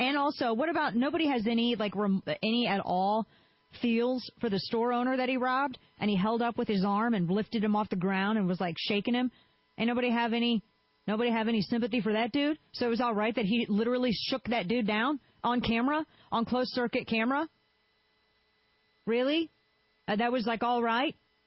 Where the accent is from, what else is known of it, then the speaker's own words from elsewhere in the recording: Missouri, United States; And St. Louis, I mean, growing up in Missouri, it is ridiculously humid.